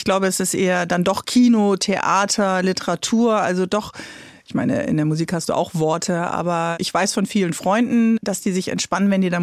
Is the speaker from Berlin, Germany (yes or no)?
no; Bremen, Germany; born or raised there